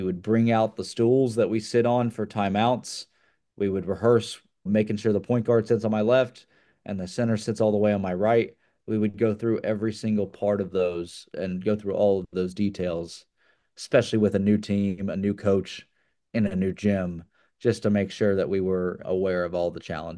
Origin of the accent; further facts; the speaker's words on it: Dallas, Texas, United States; I'm from Dallas. I grew up going to nearly SMU, every SMU home game growing up.